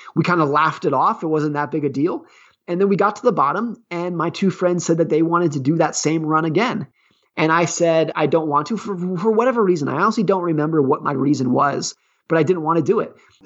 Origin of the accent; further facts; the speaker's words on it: Lake Tahoe, California, United States; Yeah, so I grew up ski racing in Lake Tahoe, California. It was great. It's a great way to spend your teenage years.